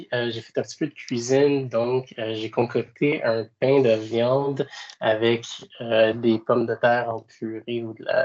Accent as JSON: {"language": "French", "town": "Laval", "region": "Quebec", "country": "Canada", "tie": "born or raised there", "also_born_or_lived": "Montreal", "said": "Je suis né à Montréal, je suis né à Sainte-Justine, dans le fond, et puis la majeure partie de ma jeunesse, même si j'ai grandi à Laval, j'ai comme passé dans le coin du quartier Côte-des-Neiges."}